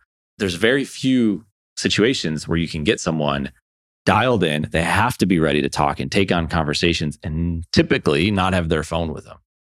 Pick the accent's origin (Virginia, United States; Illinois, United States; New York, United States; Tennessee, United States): New York, United States; Buffalo; I'm from Buffalo.